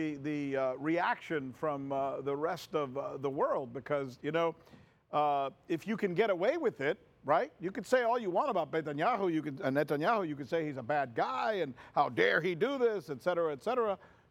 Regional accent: United States; I mean, I'm an American.

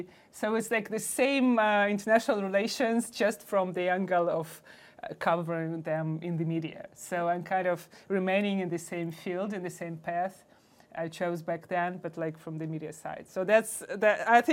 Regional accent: Moscow, Russia; English is a second language; Yeah, I grew up in Moscow. Both of my parents were also born in Moscow. My grannies as well. So I'm 100% Moscovite.

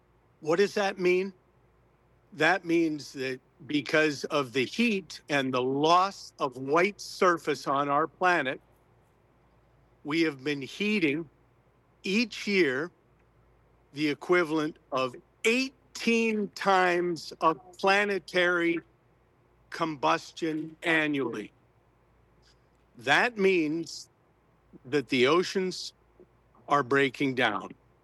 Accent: United States; And as an American and as the United States, we lead, we don't follow.

